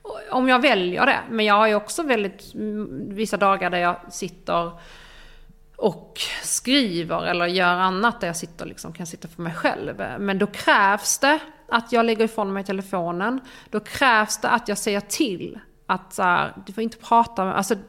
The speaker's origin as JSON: {"language": "Swedish", "town": "Ystad", "region": "Skåne", "country": "Sweden", "lives_now": "Stockholm, Sweden", "said": "Jag har ju kört till Ystad där jag är ifrån, där mina föräldrar bor."}